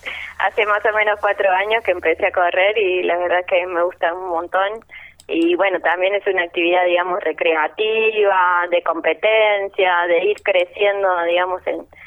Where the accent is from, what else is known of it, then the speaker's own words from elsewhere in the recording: Córdoba, Argentina; Nací y criada en Córdoba capital, pero mis papás ahora viven en Altagracia.